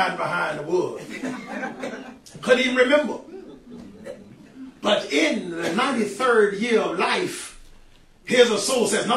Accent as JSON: {"language": "English", "region": "Florida", "country": "United States", "said": "I'm from Florida, the sunshine state."}